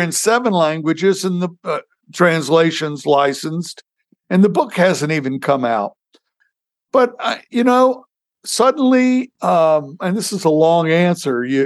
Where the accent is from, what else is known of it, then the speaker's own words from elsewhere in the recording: the South, United States; Now, I'm a Southerner. I'm a graduate of Virginia Military Institute.